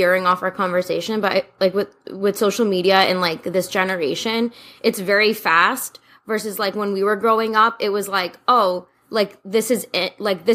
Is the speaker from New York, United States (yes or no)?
yes; Brooklyn, New York, United States; Especially like growing up in Brooklyn, like that's how we dress out here, especially like in the cold.